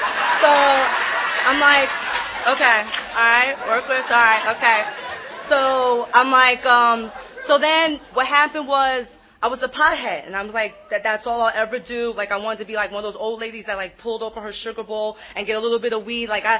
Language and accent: English; New York City, New York, United States; I'm originally from New York City. I always have to, always have to plug in New York first, right?